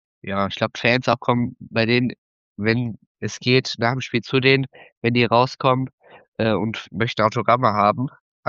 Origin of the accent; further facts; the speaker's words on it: Duisburg, North Rhine-Westphalia, Germany; Nee, selbst dann glaube ich gar nicht, weil ich aus Duisburg komme.